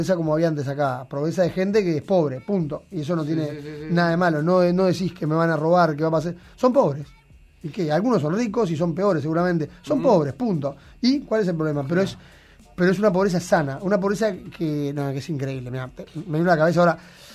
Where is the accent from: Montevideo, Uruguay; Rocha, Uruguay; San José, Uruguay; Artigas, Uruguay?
Montevideo, Uruguay; born there; Porque yo nací en el Prado